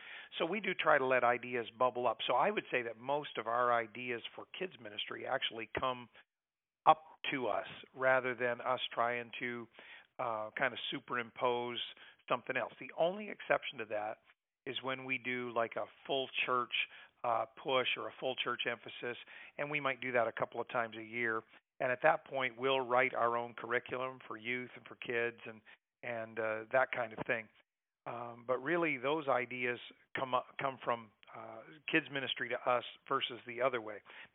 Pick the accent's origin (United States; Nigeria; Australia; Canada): Canada; Fredericton, New Brunswick; I grew up in Fredericton. I didn't grow up in this church, but Fredericton's home to me.